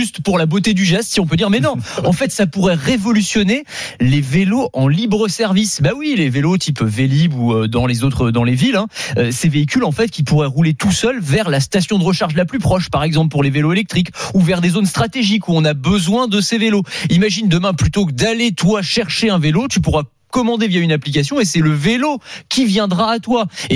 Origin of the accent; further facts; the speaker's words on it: Nantes, Pays de la Loire, France; En plus, Clisson, moi, je suis de Nantes.